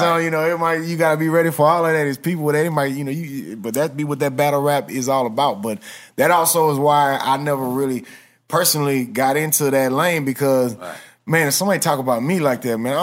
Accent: Houston, Texas, United States; growing up in Houston, I wasn't a part of the battle rap scene.

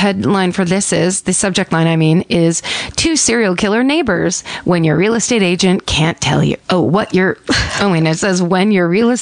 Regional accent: Vancouver, Washington, United States; We grew up in Vancouver, Washington, which is right over the Oregon-Washington border.

